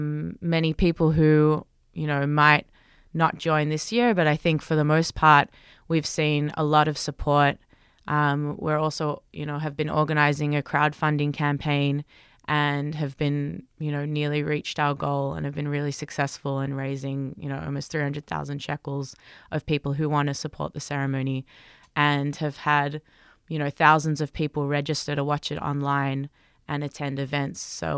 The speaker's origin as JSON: {"language": "English", "town": "Melbourne", "region": "Victoria", "country": "Australia", "tie": "born or raised there", "moved": "as an adult", "lives_now": "Israel", "said": "I'm originally from Melbourne, from Australia. I grew up, you know, in the Jewish community there and felt very connected to Israel and learned Hebrew growing up."}